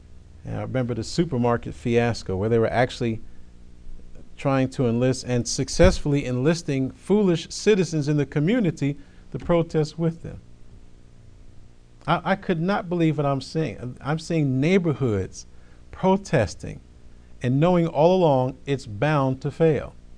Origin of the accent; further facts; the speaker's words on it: United States; born there; I'm in America. I was born in America. I love my country. I'm a patriot of my country.